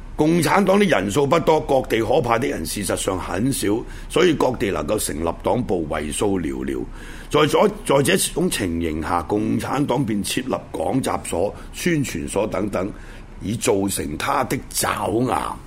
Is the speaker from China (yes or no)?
yes; Guangdong, China; 亦都係我哋廣東人啦